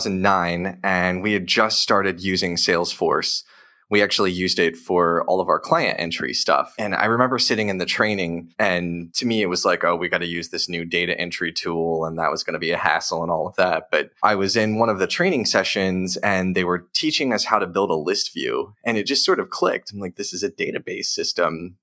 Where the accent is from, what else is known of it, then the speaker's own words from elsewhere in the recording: Indianapolis, Indiana, United States; And I'm from Indianapolis.